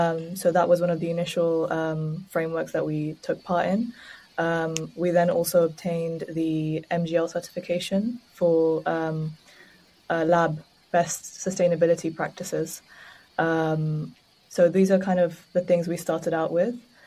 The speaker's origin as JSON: {"language": "English", "country": "Pakistan", "second_language": "English", "moved": "yes", "lives_now": "London, United Kingdom", "said": "So originally I'm from Pakistan, and I moved to London almost 14 years ago now."}